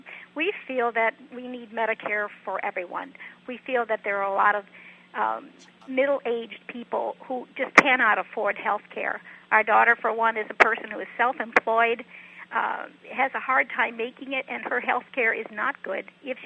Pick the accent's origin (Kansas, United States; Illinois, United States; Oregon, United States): Illinois, United States; Chicago; now in Florida, United States; No. We came from Chicago, but we live